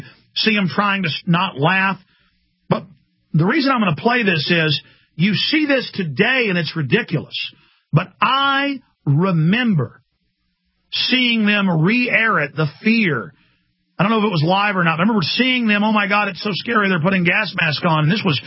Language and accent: English; Dallas, Texas, United States; I was glued to CNN at my friends' houses and at my girlfriend's house growing up in Dallas. That was right before I moved to Austin.